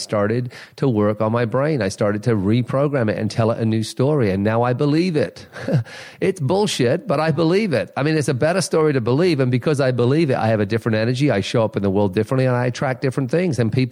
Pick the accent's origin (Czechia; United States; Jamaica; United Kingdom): United Kingdom; England; moved away as an adult; also born or lived in Germany / Cyprus; But I am British originally, and I left. As a kid, I lived in Germany and Cyprus. So, you know, even though I grew up in England, I was out of England quite a bit. And then I left when I was 20.